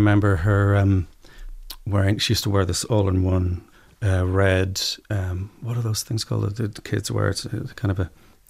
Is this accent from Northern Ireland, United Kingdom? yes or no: yes; Strabane, Northern Ireland, United Kingdom; also born or lived in Borneo, Malaysia; I was born in Borneo in Malaysia. My parents were working out there, and then we moved to Strabane.